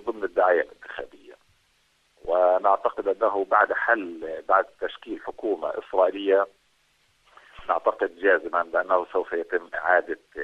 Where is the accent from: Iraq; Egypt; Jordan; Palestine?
Palestine; ولكن نحن نقول، نحن كشعب فلسطيني